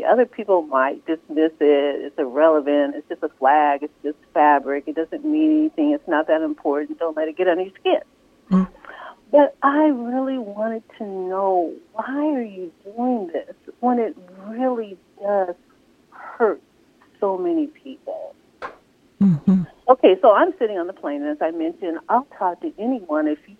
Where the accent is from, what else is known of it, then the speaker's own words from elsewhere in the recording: Tacoma, Washington, United States; born there; I was born in Tacoma, went to a school where I was in, went to the University of Washington